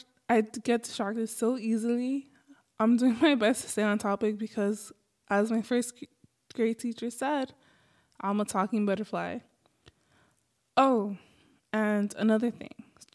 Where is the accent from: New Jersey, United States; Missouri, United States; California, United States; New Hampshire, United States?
California, United States; Los Angeles; A little about me, I grew up in Los Angeles. My dad is from Mexico, my mom's from Guatemala, and I grew up speaking mostly English.